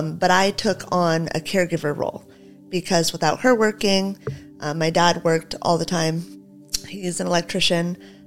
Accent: La Mirada, California, United States; Yeah, I grew up in La Mirada, Whittier area.

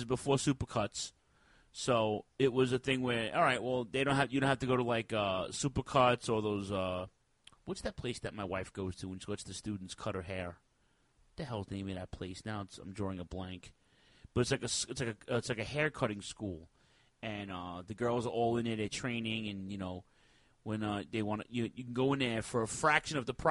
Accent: Brooklyn, New York, United States; I'm from North Brooklyn. I was the whitest kid on my block for 10 years.

